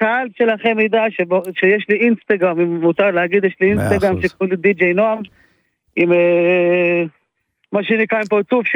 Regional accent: Givot, West Bank, Palestine; אני מגוש עציון.

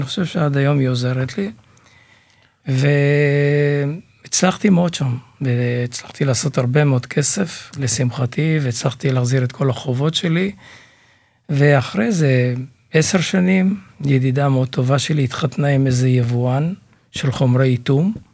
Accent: Beit Nehemia, Central District, Israel; בגדול נולדתי במושב שנקרא בית נחמיה, במשפחה גדולה. הייתי הילד התשיעי בשנת 52. ובעצם גדלנו בחקלאות, הישרדות, זו הייתה תקופה מאוד מאתגרת.

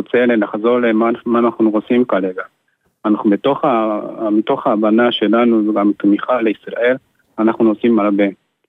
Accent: Japan; Hebrew is a second language; now in Israel; באזור הר פוג'י.

